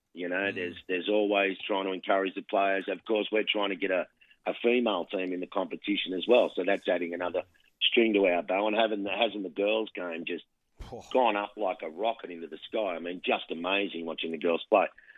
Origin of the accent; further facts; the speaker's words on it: Matraville, New South Wales, Australia; I grew up in Matraville, which is a suburb behind Maroubra Beach. Yep. And that's in the heart of Rabbitohs territory.